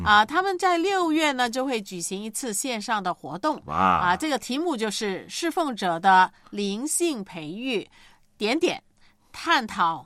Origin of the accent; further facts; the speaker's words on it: Guangdong, China; 我们广东人在南方通常都湿的嘛，对不对？